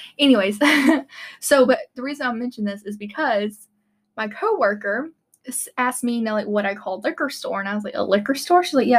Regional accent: Phenix City, Alabama, United States; I am from Phoenix City, Alabama, which is right across the Chattahoochee River

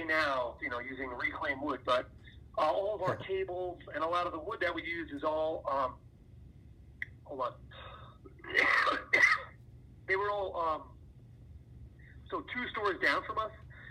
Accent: New York, United States; I grew up on Long Island. You know, I grew up eating oysters. Mm-hmm. I grew up on the water on the South Shore.

